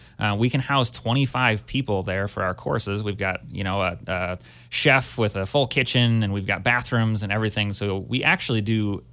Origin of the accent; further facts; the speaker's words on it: Minnesota, United States; I'm originally a Minnesotan, but I grew up coming here every summer.